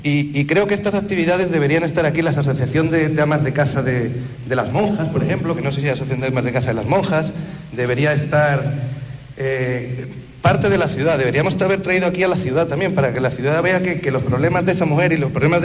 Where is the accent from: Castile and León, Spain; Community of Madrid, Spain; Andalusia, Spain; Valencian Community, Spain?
Andalusia, Spain; por mi acento podéis ver que soy de las afueras de Huelva. Entonces, bueno, pues llegué aquí hace más o menos 5 años